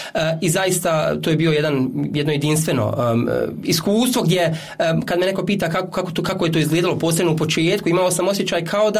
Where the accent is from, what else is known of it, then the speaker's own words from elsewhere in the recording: Jajce, Federation of Bosnia and Herzegovina, Bosnia & Herzegovina; now in Berlin, Germany; Prije nekoliko dana sam stigao u Jajce, ja sam inače iz Jajca, tako da sam lokal patriota.